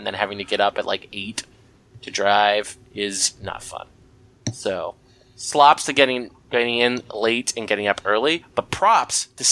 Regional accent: Virginia, United States; I'm from the Old Dominion, right? Which is the oldest part of the United States.

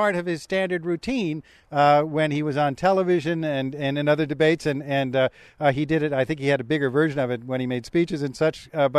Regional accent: New York City, New York, United States; Well, I grew up in New York City, and I was a reporter in New York before I came down to Washington to work for NPR.

